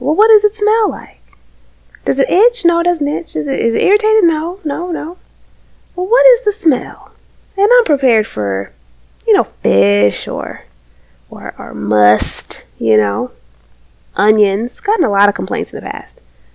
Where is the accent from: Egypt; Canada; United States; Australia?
United States; Chicago, Illinois; I'm also a Chicagoan.